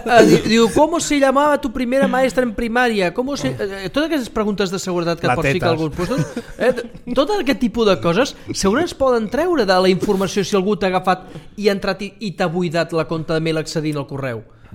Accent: Badalona, Catalonia, Spain; som de Badalona i Badalona no es fa festa demà, tio

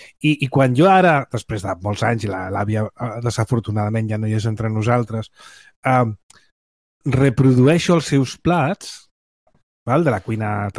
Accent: Saldes, Catalonia, Spain; jo m'he passat molta part de la meva infantesa i adolescència a Saldes, al Pedraforca.

